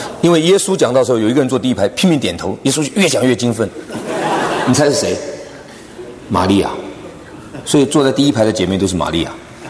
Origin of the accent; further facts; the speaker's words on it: Guangdong, China; 因为我是广东人